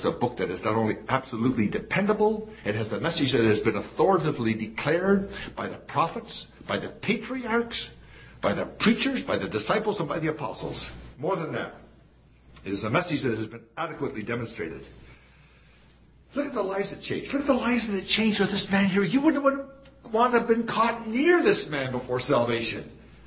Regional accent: Ontario, Canada; born there; also born or lived in Maritimes; I used to live in Ontario. Well, I was born in Ontario. I lived longer in my life in the Maritimes than I did in Ontario.

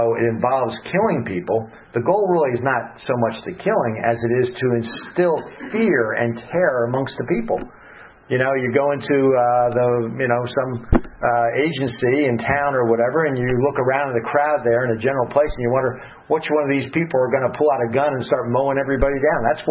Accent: New Jersey, United States; I'm from the Jersey Shore. You look at the Jersey Shore and people are always reading on the beach.

